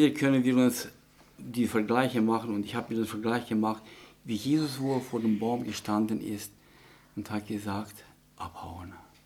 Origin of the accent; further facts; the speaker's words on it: Sibiu, Sibiu County, Romania; In meiner alten Heimat, ich komme aus der Gegend von Hermannstadt, also ganz weg von da.